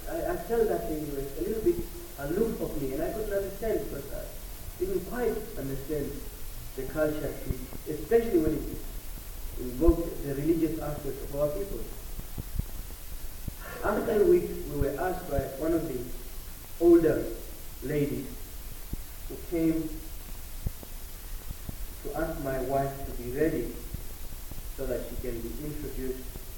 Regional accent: South Africa; born there; because I was born in South Africa and I'm a city person.

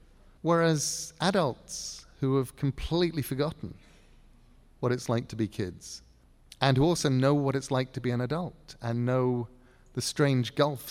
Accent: England, United Kingdom; I was raised in England at a time when you were, particularly at school, you had to clean your plate.

